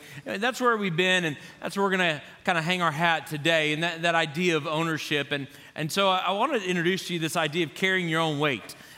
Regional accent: Florida, United States; I grew up in Florida, so I love the water. Been around it all my life.

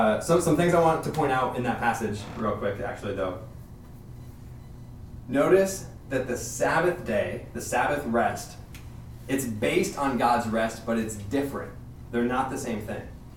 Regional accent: United States; but as an American, I see it in America.

